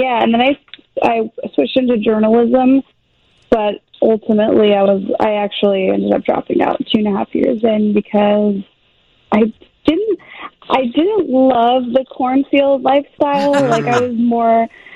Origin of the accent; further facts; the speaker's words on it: Skokie, Illinois, United States; I went to Niles North, so I'm from Skokie. I went to Niles North, but my dance studio that I went to was in Wilmette